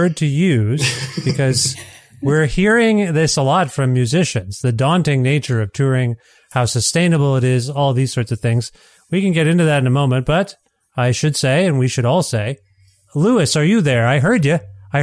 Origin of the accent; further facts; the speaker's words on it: Canada; as Canadians, we're related, aren't we? I'm a Canadian.